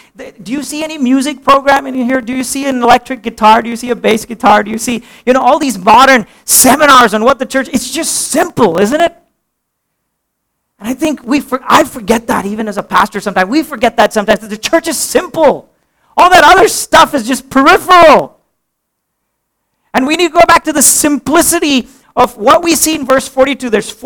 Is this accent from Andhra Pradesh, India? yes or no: no; Pune, Maharashtra, India; I grew up in Pune